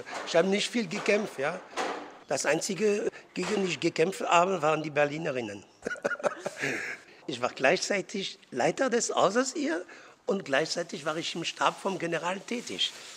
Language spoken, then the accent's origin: German; France; German is a second language; now in Germany; Aber meinen Akzent habe ich nicht verloren. Aber es ist nicht so schlimm, weil viele sagen, das ist okay. Wir wissen, dass du Franzose bist.